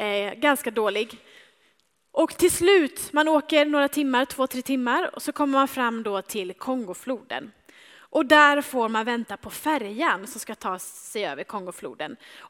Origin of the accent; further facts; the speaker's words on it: Växjö, Kronoberg County, Sweden; moved away as an adult; now in Losi, DR Congo; och jag är från början från Växjö.